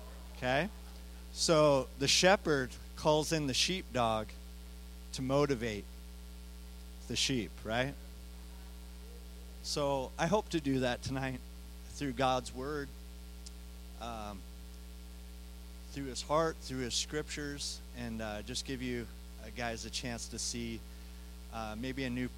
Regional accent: Minnesota, United States; I grew up in Minnesota, don't you know?

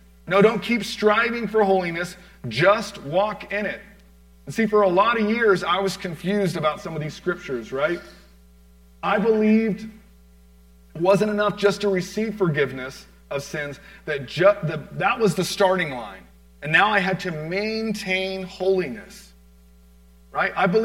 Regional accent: Florida, United States; Well, it's wintertime, and I'm from Florida, and I'm driving my wife's little Toyota Corolla, okay?

